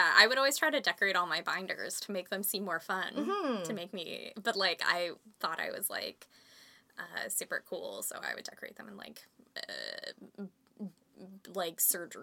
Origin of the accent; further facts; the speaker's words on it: Canada; And it does happen, though, where I go to the States and they recognize I'm Canadian because of that.